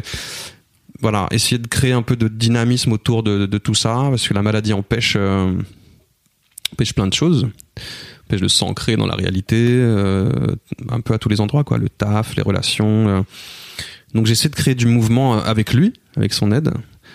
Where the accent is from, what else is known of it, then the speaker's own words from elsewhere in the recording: Cergy, Île-de-France, France; on a grandi à Cergy